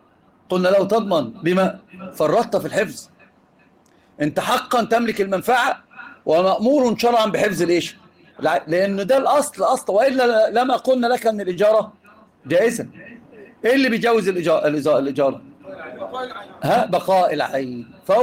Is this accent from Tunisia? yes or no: no; Egypt; فجابوها بالوصف عندنا في مصر زنانه